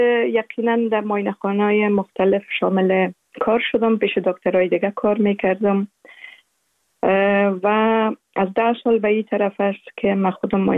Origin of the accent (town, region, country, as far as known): Afghanistan; born or raised there